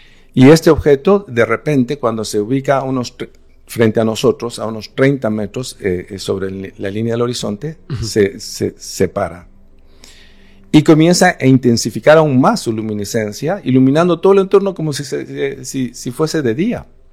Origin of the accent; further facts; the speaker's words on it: Bolivia; also born or lived in Peru; Yo nací en Bolivia, hemos vivido en Bolivia los primeros años y ahora mismo radico en Bolivia